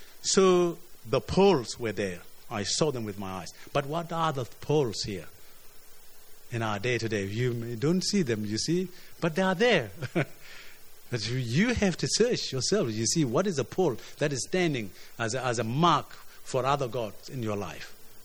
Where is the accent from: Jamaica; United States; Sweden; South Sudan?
South Sudan; born there; I'm familiar with this pole because I was born in South Sudan.